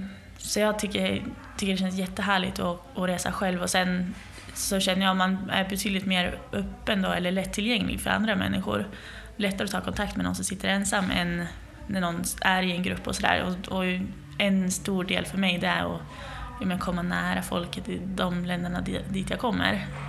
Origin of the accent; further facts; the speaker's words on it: Sundsvall, Västernorrland County, Sweden; det är ju sån skillnad från en vecka sedan jag cyklade i skogarna hemma i Sundsvall till nu när det är mer öppet landskap